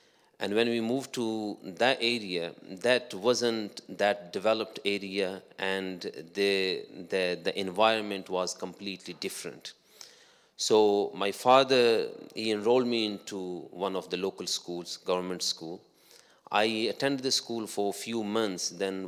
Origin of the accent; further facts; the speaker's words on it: Pakistan; growing up in Pakistan and growing up in a family that was practicing, alhamdulillah, religious family, and not a wealthy family either.